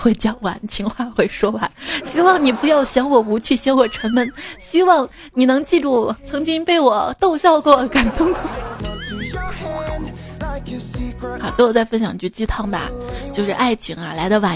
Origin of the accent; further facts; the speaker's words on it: Sichuan, China; now in Xi'an, China; 可能从小在四川听雨声睡觉习惯了吧